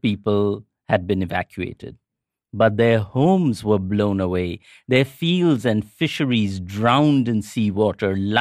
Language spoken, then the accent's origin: English; Kolkata, West Bengal, India; I grew up in Kolkata, just hours from a UNESCO World Heritage Site, and never went there.